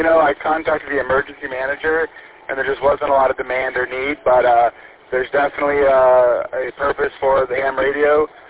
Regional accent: Midland, Michigan, United States; you know, I'm from Midland, and they're so well-funded with emergency stuff

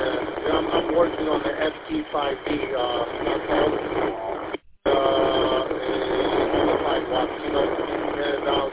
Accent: Canada; I'm from Canada sometimes

